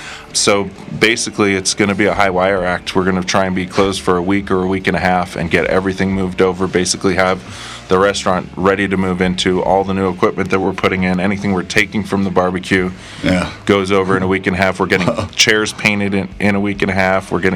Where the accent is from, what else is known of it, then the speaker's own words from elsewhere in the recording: Boston, Massachusetts, United States; now in Salt Lake City, United States; I can't say I'm Sugar House born and raised because I'm from Boston, but I've been here since 91.